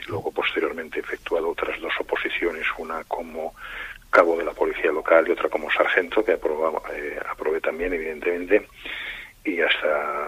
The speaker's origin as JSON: {"language": "Spanish", "town": "Cicero", "region": "Cantabria", "country": "Spain", "said": "yo procedo de Cicero concretamente. Mis padres eran los regentes del bar, restaurante Casa César"}